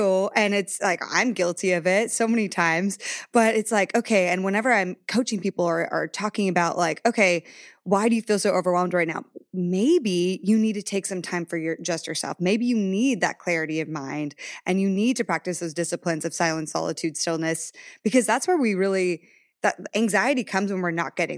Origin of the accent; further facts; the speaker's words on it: Ontario, Canada; born there; I was born outside of Toronto. So all my distant relatives are Canadian. When I go back, I just immediately pick up the accent